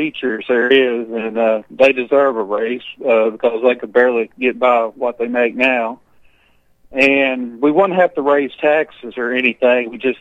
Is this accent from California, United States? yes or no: no; Marlin, Tennessee, United States; now in New Bern, United States; I'm from Marlin, Tennessee, but I currently live in New Bern.